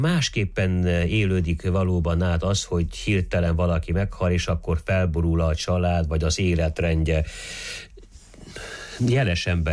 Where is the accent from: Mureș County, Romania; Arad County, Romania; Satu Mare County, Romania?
Mureș County, Romania; Póka; Én emlékszem, hogy talán még mindig gyakorlatilag a Pókában, a szülőfalumban, hogy a harangszó jelzi először, hogy temetés